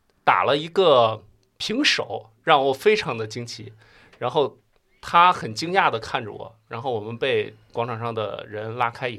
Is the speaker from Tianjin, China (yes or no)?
yes; Tianjin, China; 天津的呀，